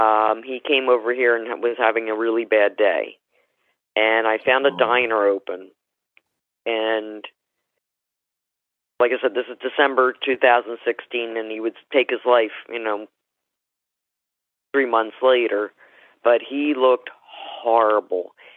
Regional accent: Maple Shade, New Jersey, United States; Well, we grew up actually in Maple Shade, New Jersey, with my mother, my father, the four of us.

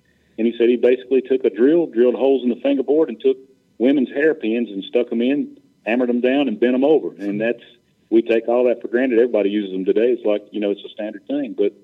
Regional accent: Raleigh, North Carolina, United States; Once he found out that I was born and raised in Raleigh, he told me the story about Earl's breakdown.

